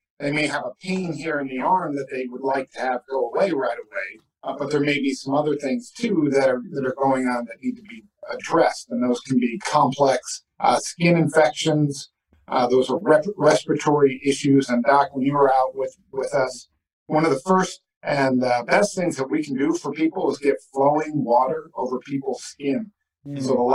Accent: Midwest, United States; also born or lived in Santa Ana; That was, you know, decades ago growing up in the Midwest. We tend to volunteer for things.

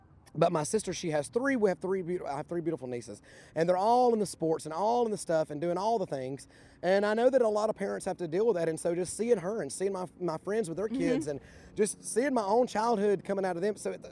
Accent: Southside, Alabama, United States; grew up in a little community called Southside, Alabama. It was a river, okay. little riverside community there on the Coosa River.

